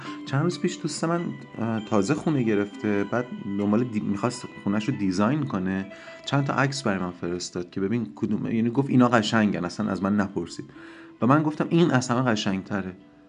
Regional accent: Iran; ما ایرانی هستیم

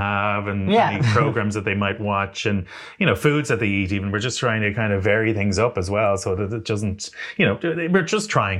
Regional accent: Ireland; We came from Catholic Ireland as well.

